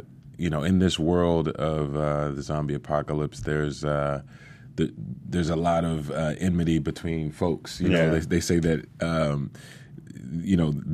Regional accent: Washington, District of Columbia, United States; born there; I was born in Washington, D.C.

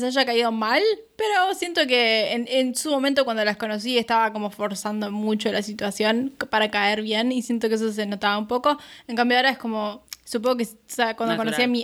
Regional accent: Argentina; Porque somos argentinos, todos amamos los chismes

